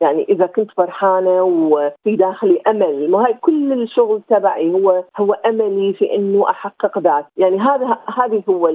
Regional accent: Iraq; moved away as an adult; now in Australia; طلعت من العراق سطر اليدين، كان عندي بس الولد ورحت الزوجي، التقينا وبقينا وصار عندي أولاد اثنين، وقررنا أنه نجي لأستراليا.

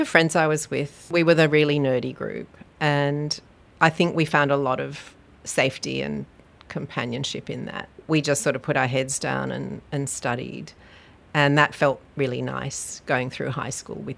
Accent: Sydney, New South Wales, Australia; also born or lived in Malaysia; I was born in Australia, but we moved back to Malaysia when I was about 1.

